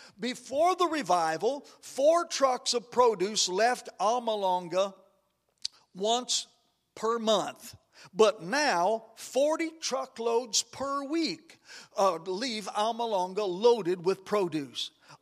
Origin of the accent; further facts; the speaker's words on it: Raton, New Mexico, United States; I told you last time I was here about a revival in my hometown in Raton, New Mexico in 1972